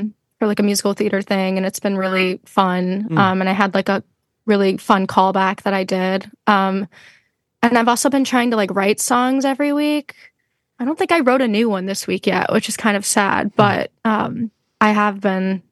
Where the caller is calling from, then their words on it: Brooklyn, New York, United States; I'm recording from my bedroom in Brooklyn, in Bushwick.